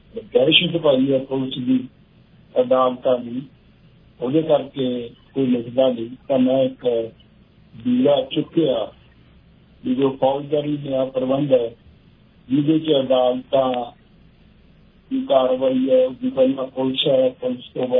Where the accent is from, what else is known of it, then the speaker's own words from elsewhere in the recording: Bhotna, Punjab, India; ਮੇਰਾ ਜਨਮ 1952 ਦਾ ਬਰਨਾਲੇ ਕੋਲੇ ਪਿੰਡ ਦਾ ਭੋਤਨਾ